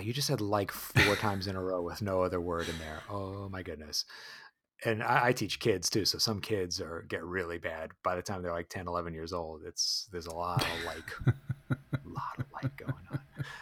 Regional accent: East Coast, United States; I'm from the East Coast too.

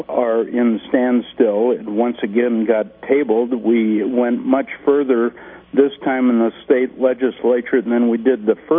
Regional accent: Montana, United States; And I'm at the meeting at Mount Hermon, and several people are coming up to me when they find out I'm from Montana and said, what are you doing in Montana?

